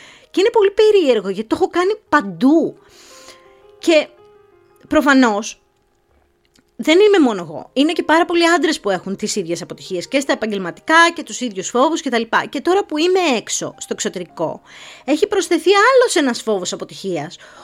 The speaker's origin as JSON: {"language": "Greek", "town": "Loutsa", "region": "Attica", "country": "Greece", "tie": "born or raised there", "said": "γιατί ήμουν ένα παιδί από τη Λούτσα"}